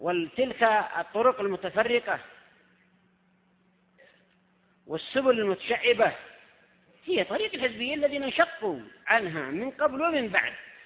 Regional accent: Yemen; أو بعض النساء عندنا في اليمن

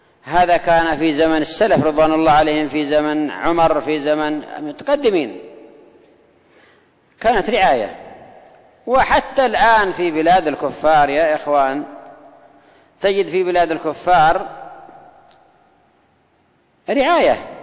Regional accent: Yemen; لكن أنا أرى أنك ربما خاصة عندنا في اليمن

